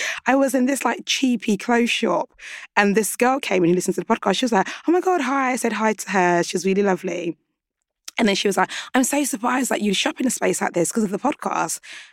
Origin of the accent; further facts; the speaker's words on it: Nigeria; Because obviously like growing up in Nigeria